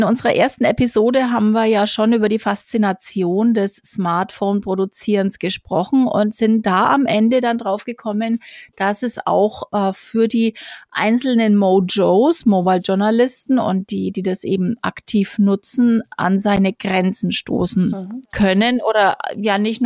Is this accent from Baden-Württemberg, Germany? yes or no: no; Bavaria, Germany; ich bin Franke, darum sage ich natürlich Franken, nicht Bayern